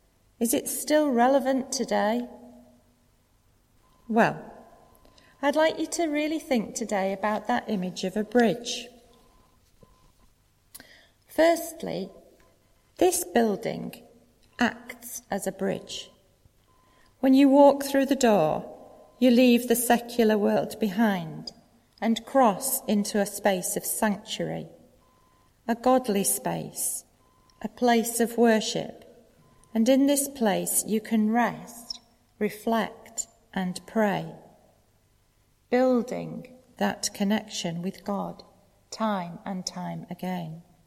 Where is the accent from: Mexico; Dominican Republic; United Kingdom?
United Kingdom; Come on, we're Anglicans and we're British.